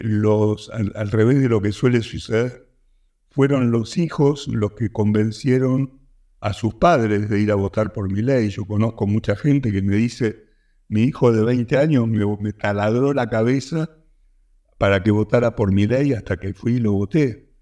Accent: Argentina; porque obviamente somos argentinos, con lo cual nos terminamos peleando todos.

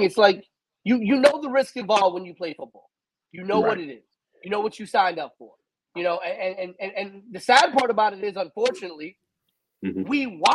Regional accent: Bronx, New York, United States; Listen, I'm from the Bronx.

